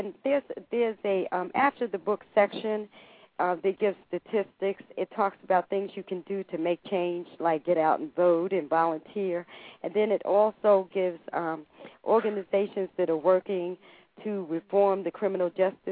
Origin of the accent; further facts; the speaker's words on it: Englewood, New Jersey, United States; now in Atlanta, United States; That's where I'm in Atlanta now, but I'm from Englewood, and I'm from old school Englewood